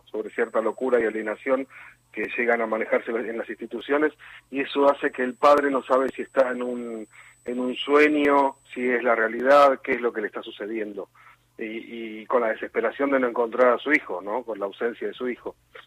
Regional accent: Las Flores, Buenos Aires Province, Argentina; Nosotros somos de Las Flores, provincia de Buenos Aires

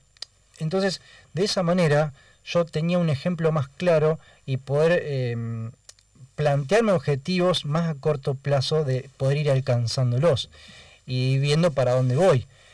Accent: Oro Verde, Entre Ríos, Argentina; yo vengo de Oro Verde. O sea, desde un rincón de la Argentina

